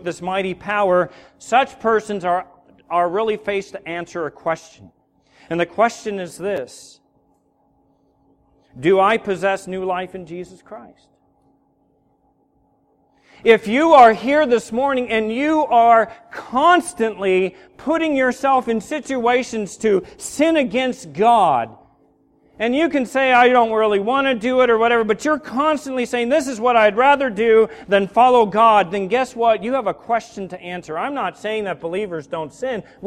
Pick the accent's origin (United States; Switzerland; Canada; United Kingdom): United States; Seal Beach, California; as a little kid, I remember I grew up in Seal Beach and Long Beach